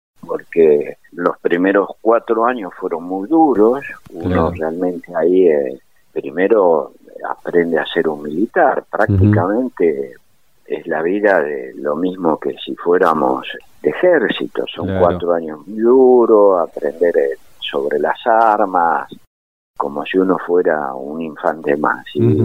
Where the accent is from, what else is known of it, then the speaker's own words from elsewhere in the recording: Buenos Aires, Argentina; also born or lived in San Nicolás; soy nacido en San Nicolás, estuve ahí con mis padres hasta los 5 años, ahí se mudaron mis padres a Buenos Aires